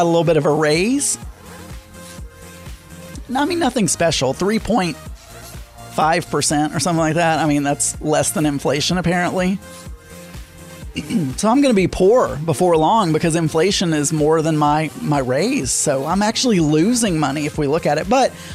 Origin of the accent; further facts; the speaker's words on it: the South, United States; accent: hillbilly Southern; especially not with my hillbilly Southern accent.